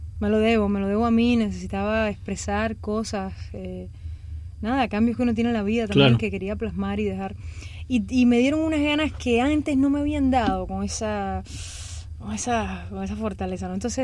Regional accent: Cuba; born there; also born or lived in Panama; yo nací en Cuba, viví en Panamá, crecí aquí, me encanta la música brasilera, pero estudié jazz y vengo de raíces afrocubanas

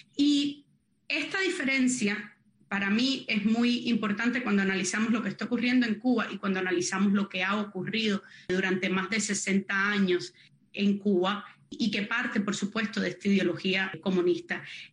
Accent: Costa Rica; now in United States; lo que yo viví como refugiada política desde los 9 años en un país latinoamericano. Yo me crié en Costa Rica, una socialdemocracia, sin ejército.

